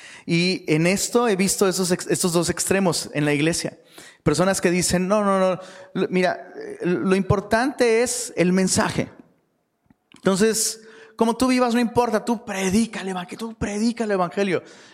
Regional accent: Taxco, Guerrero, Mexico; moved away; also born or lived in Mexico City; Yo soy de Taxco, y luego Dios me movió de Taxco a Ciudad de México, y luego Dios me sacó de Ciudad de México y me trajo hasta acá.

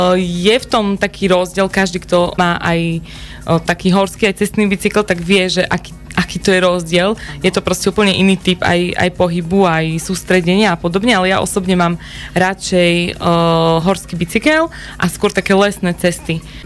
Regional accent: Osnina, Prešov Region, Slovakia; keď som sa vrátila po vysokej škole naspäť na východ, do Osniny, do miesta, odkiaľ pochádzam

